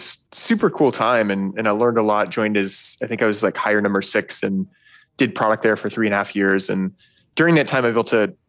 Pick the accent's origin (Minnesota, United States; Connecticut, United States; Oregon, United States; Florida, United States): Oregon, United States; Eugene; But yeah, I grew up in Eugene, Oregon, middle class family.